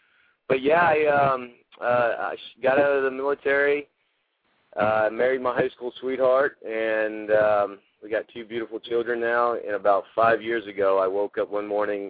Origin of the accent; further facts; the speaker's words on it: Orange, Texas, United States; But, yeah, you know, we're old country boys. He was from Oklahoma, and I was from Orange, Texas, so we didn't think any of it.